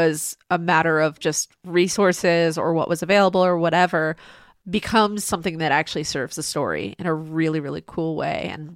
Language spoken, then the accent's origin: English; United States; So relatable to my experience as an American woman in 2024.